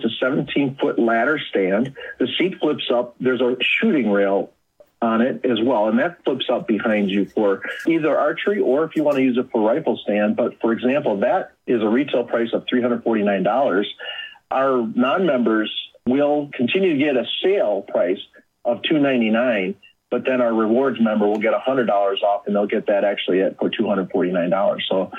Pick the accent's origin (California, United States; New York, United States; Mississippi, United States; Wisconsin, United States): Wisconsin, United States; I'm from Wisconsin. I understand what our neighbors want and need.